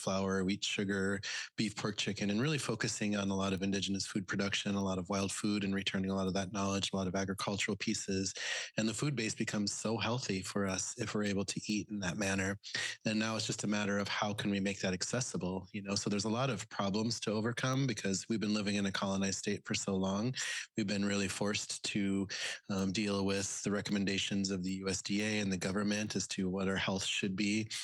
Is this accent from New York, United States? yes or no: no; Pine Ridge Reservation, South Dakota, United States; now in Minneapolis, United States; I am from Pine Ridge Reservation, South Dakota. I'm enrolled with the Oglala Lakota.